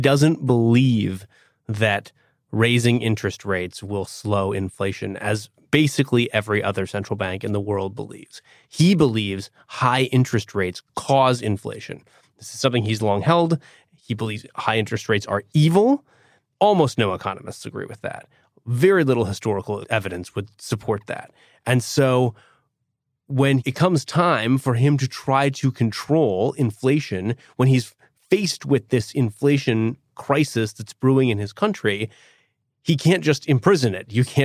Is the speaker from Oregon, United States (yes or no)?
yes; Oregon, United States; So I'm from Oregon. We sell a lot of hazelnuts from Oregon.